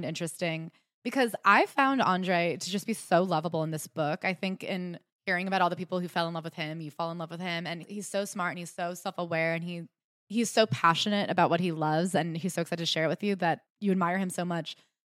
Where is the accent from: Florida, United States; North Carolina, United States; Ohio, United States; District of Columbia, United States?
North Carolina, United States; Durham; at the Duke Diet and Fitness Center in my hometown of Durham.